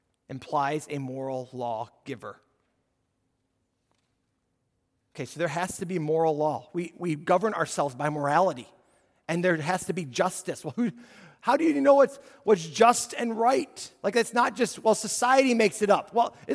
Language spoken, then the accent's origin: English; Illinois, United States; we're from Illinois, so now a number of them haven't been to D.C.